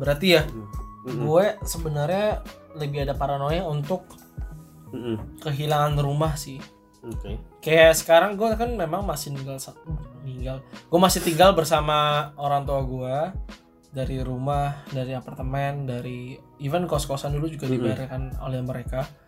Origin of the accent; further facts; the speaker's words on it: Tangerang, Banten, Indonesia; Jadi gue hidup, gue besar di Tangerang, kemudian ada rencana untuk pindah ke bagian lain dari Tangerang.